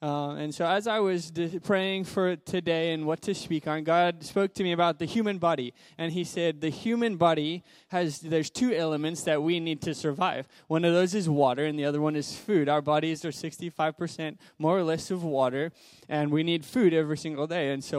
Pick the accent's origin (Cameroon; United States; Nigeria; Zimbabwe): Zimbabwe; I thought about my life growing up in Zimbabwe the way that I did. Poverty in that circumstance is not necessarily new to me